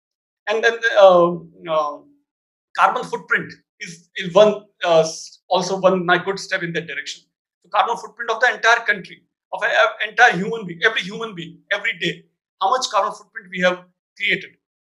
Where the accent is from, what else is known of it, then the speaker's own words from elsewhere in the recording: Rajasthan, India; Rajasthan is my home state, so you know I'm sharing what is happening in some parts of Rajasthan, not everywhere.